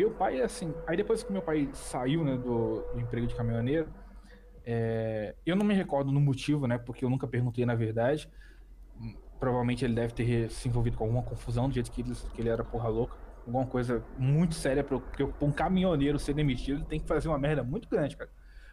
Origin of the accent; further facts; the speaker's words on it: Natal, Rio Grande do Norte, Brazil; born there; porque quando a minha mãe estava me esperando, a gente já foi para outra cidade, já foi para Natal, Rio Grande do Norte. Então eu nasci realmente no Nordeste, mas a minha irmã nasceu aqui no Rio.